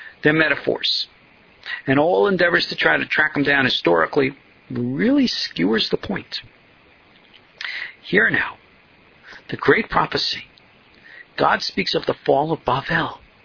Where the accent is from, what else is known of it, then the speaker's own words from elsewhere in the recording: New York, United States; Just as a side note here, I was born and raised in New York, and I have never really liked New York.